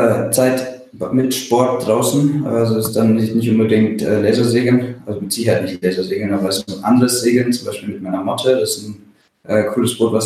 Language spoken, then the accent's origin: German; Bavaria, Germany; now in Kiel, Germany; aufgewachsen bin ich ja im Allgäu, also ganz auf der anderen Seite von Deutschland. Mhm. Und wohne hier in Kiel seit 2009 fest. Zumindest mal im Sommer. Im Winter bin ich auch gerne in Bergen.